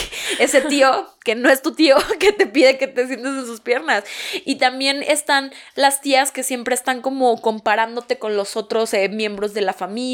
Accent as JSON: {"language": "Spanish", "country": "Mexico", "said": "nuestra cultura como mexicanos es súper familiar."}